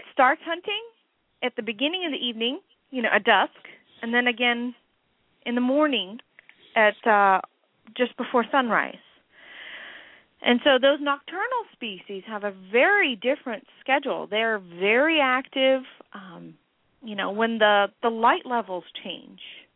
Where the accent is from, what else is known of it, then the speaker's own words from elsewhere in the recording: California, United States; Knowing that I grew up in California, we saw a lot of these in our backyard.